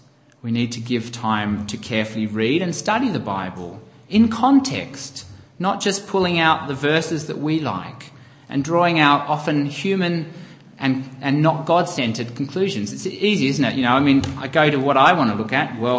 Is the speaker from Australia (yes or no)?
yes; Australia; being an Australian